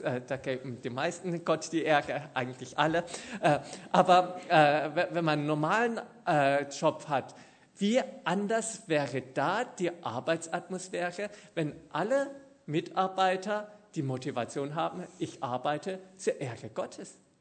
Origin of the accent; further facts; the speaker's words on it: Germany; in mein Heimatland, Deutschland